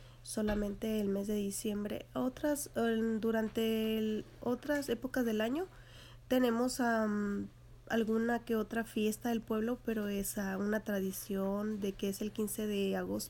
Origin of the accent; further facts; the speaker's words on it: Jalisco, Mexico; mi pueblo está ubicado al sur del estado de Jalisco. Es muy cerca de la costa.